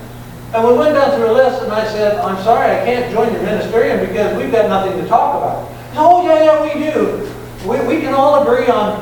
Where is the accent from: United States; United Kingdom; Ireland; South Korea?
United States; Those are my people. I'm American.